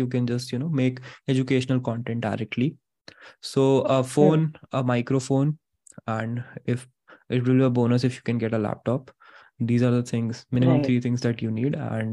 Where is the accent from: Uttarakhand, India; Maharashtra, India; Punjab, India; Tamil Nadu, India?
Uttarakhand, India; I do not know any regional languages, actually. Like I am from Uttarakhand, so I know a little bit of Garhwali